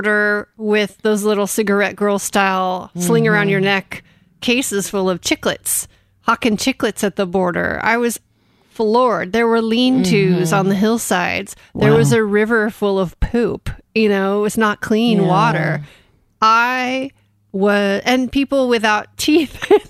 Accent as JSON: {"language": "English", "town": "Coronado", "region": "California", "country": "United States", "tie": "born or raised there", "said": "So I grew up in Coronado, California"}